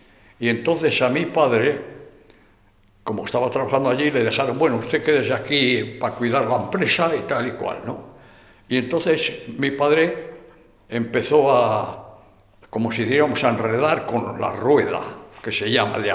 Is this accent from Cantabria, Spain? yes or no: yes; Santander, Cantabria, Spain; born there; yo nací en Santander en el año 23. Después de mis padres hemos sido alfareros en Santander